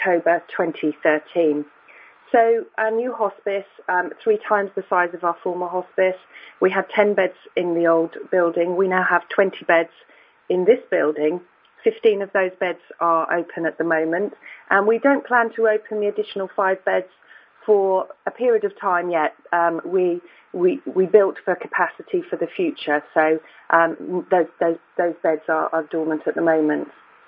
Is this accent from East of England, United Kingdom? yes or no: no; Rugby, West Midlands, United Kingdom; born there; I was born in Rugby in the UK, which many of you will understand is the birthplace of rugby football.